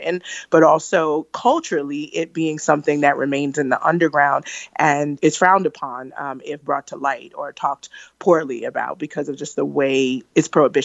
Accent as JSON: {"language": "English", "town": "Brooklyn", "region": "New York", "country": "United States", "tie": "born or raised there"}